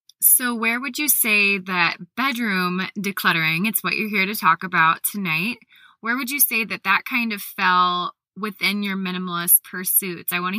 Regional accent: Columbus, United States; We were just talking about how we're both from Columbus

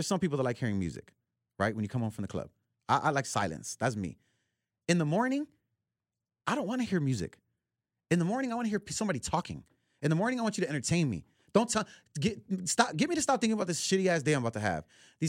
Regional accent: Chicago, Illinois, United States; But I equally am as prideful like everybody else that's from here as a Chicagoan.

